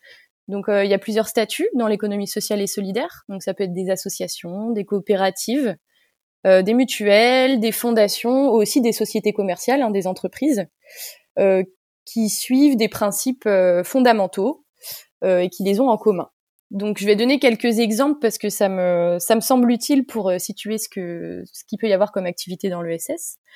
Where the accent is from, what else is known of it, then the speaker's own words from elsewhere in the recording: Rennes, Brittany, France; j'ai 26 ans, je suis rennaise et de retour au Bercail depuis 3 ans environ.